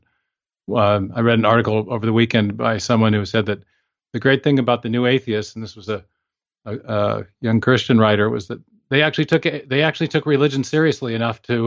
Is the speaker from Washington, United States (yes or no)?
yes; Seattle, Washington, United States; Yeah, I'm from the Seattle area originally.